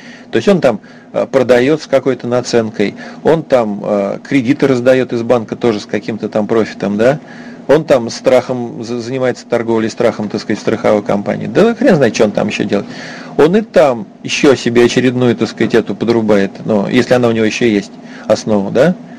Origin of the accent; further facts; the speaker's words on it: Nizhny Novgorod, Nizhny Novgorod Oblast, Russia; вот я из Нижнего Новгорода родом